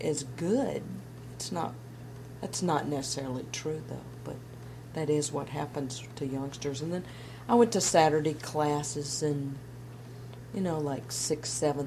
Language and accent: English; Memphis, Tennessee, United States; I grew up in Memphis. I was born in 1939